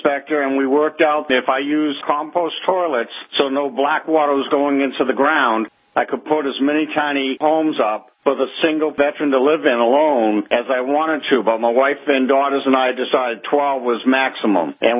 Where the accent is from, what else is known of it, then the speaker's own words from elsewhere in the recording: Alton, New Hampshire, United States; also born or lived in Lynn, Massachusetts; Okay, I was born in 1952 in Lynn, Massachusetts. When I was a child, my parents moved up to Alton, New Hampshire, Lake Winnipesaukee.